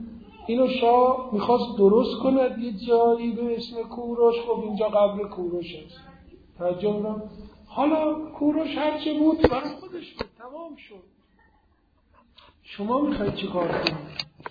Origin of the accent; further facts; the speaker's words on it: Iran; گفتم من ایرانیم و افتخار میکنم به ایرانیتم،